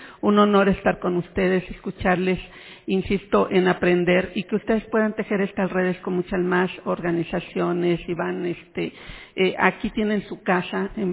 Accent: Oaxaca, Mexico; hoy paisana, yo soy oaxaqueña también

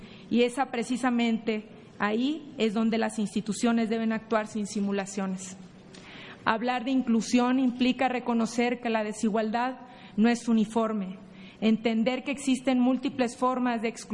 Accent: Tamaulipas, Mexico; Soy del estado de Tamaulipas y no lo digo solo como una referencia geográfica, sino como una identidad impregnada en los valores y en el actuar. Ser tamaulipeca implica conocer de primera mano los desafíos que enfrentan muchas regiones del país.

